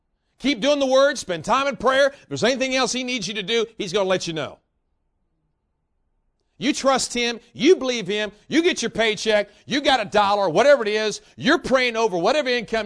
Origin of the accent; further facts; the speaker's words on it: Indiana, United States; I mean, I'm from Indiana.